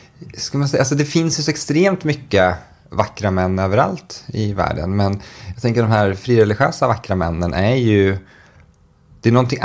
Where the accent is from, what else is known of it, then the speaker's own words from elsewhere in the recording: Norrland, Sweden; Så det var därför vi växte upp i Norrland. Så flyttade vi dit när vi var 5.